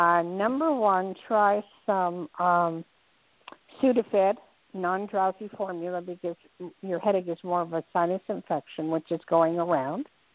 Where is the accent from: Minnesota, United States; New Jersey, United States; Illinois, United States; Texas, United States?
New Jersey, United States; also born or lived in New York; I don't know where that is, and I grew up in New Jersey, New York.